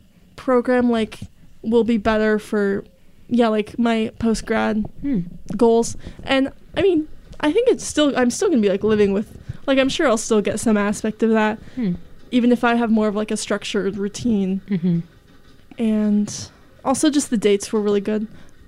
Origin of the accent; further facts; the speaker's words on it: Portland, Oregon, United States; I am from Portland, Oregon. Born and raised.